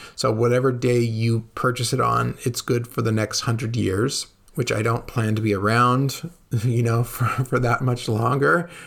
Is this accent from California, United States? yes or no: yes; California, United States; now in Italy; And I encountered a lot of Chinese people growing up in California. There was a lot of them in New York, and there are surprisingly a lot of them here in Italy.